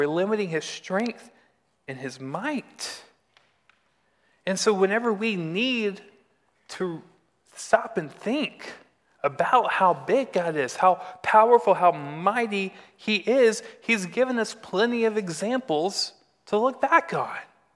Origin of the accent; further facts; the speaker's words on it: Texas, United States; And growing up in the Texas Panhandle, it's a very windy region of our great state of Texas.